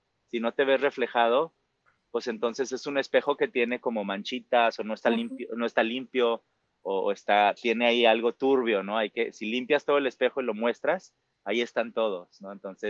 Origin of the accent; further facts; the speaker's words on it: Mexico; Yo tengo muchas banderas, ¿no? Yo soy latino, pero soy mexicano. Yo soy abiertamente gay.